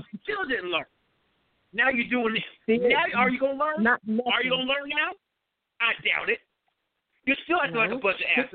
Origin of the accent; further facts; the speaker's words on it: United States; I want to say that, oh, yes, I'm American.